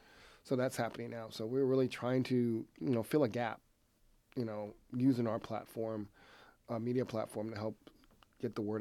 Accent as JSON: {"language": "English", "town": "Atlanta", "region": "Georgia", "country": "United States", "said": "I'm originally from Atlanta. And you go to Atlanta, it's a different environment for black businesses."}